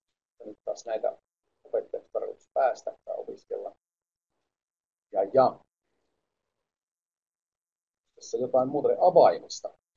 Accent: Varkaus, North Savo, Finland; also born or lived in Espoo; now in Jyväskylä, Finland; Mä oon Varkaudesta kotoisin. Siinä on minun alibi. Ja oon Jyväskylässä asunut vuonna 2001 puoli vuotta. Sitten siitä pikasiirrolla Espooseen.

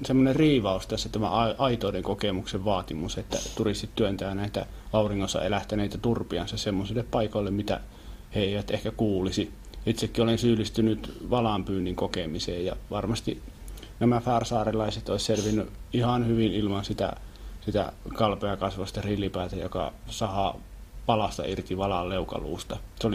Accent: Kuusamo, North Ostrobothnia, Finland; olen tuolla Kuusamossa, kotipuolessa, jossa on sukuni ja vanhempani ja velipoika ja perhettä ja setää tätiä

